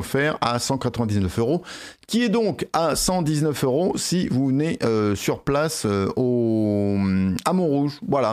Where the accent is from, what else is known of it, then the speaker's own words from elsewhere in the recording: United Kingdom; accent: British; vous pouvez profiter de mon délicieux accent british.